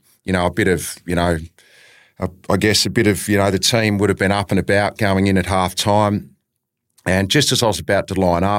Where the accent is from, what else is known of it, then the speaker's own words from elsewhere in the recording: Tasmania, Australia; My best mate that I grew up with in Tassie